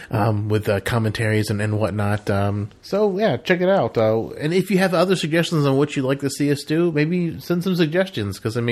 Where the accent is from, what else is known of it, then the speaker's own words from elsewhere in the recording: United States; I'm sure I've got Irish in me. Cherokee and French, English, whatever. But because we're American